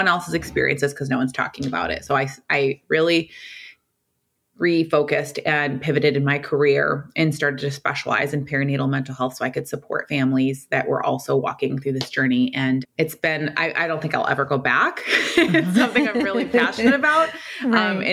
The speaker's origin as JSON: {"language": "English", "region": "Michigan", "country": "United States", "lives_now": "Arizona, United States", "said": "I'm from Michigan, currently live in Arizona."}